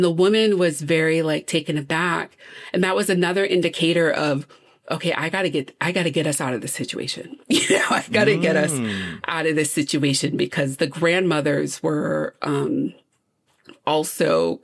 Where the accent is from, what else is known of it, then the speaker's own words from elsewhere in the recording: Rhode Island, United States; where I grew up in Rhode Island is on the border of Rhode Island and Massachusetts.